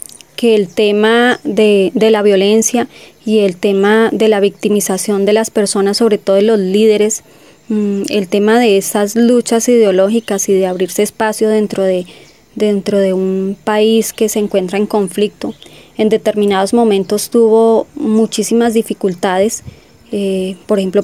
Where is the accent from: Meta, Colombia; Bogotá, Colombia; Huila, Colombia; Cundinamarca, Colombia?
Cundinamarca, Colombia; Tibacuy; Yo soy nativa del municipio de Tibacuy, soy líder del municipio